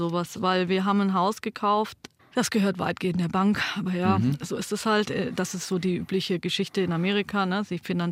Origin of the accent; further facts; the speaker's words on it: Baden-Württemberg, Germany; ich bin Schwäbin, das muss man schon sagen. Wir sind Tüftler.